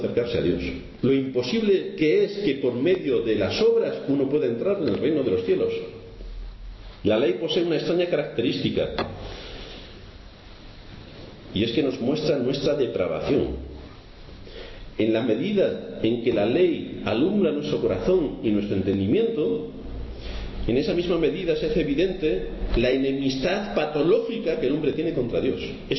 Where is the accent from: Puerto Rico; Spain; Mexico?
Spain; Nosotros somos españoles. Como españoles que somos, tenemos que cumplir la ley del país en que vivimos.